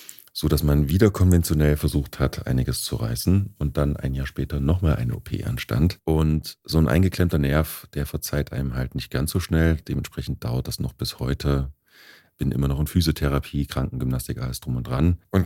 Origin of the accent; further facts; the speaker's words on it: Gera, Thuringia, Germany; born there; moved away as an adult; now in Hamburg, Germany; ich bin 41 Jahre alt, komme gebürtig aus Gera und lebe seit 3 Jahren jetzt in Hamburg.